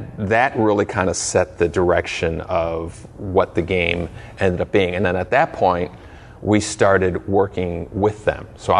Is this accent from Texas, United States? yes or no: no; Chicago, Illinois, United States; born there; I was born in Chicago.